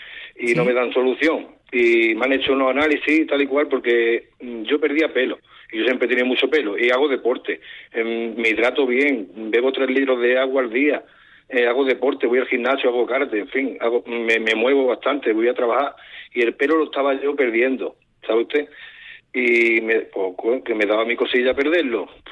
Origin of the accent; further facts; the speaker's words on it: Andalusia, Spain; now in Sant Boi de Llobregat, Spain; Pues llamo desde Cataluña, pero soy andaluz.